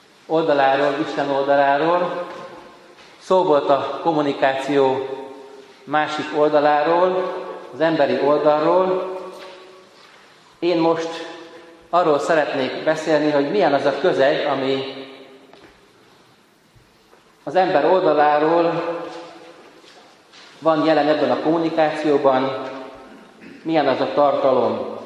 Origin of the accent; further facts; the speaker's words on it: Miskolc, Borsod-Abaúj-Zemplén, Hungary; born there; Én itt születtem Miskolcon, és a temetőben vannak elődök